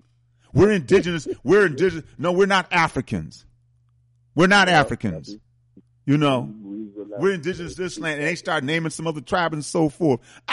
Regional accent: Wisconsin, United States; In fact, I'm from Wisconsin. They call it Wisconsin Glaciary Ice Age.

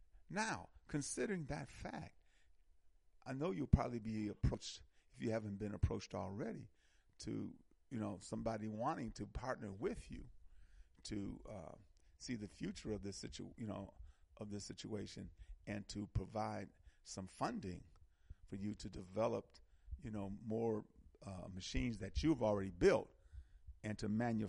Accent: Milwaukee, Wisconsin, United States; I'm from Milwaukee, and I remember the water in Milwaukee was, because Lake Michigan, so forth, was very good.

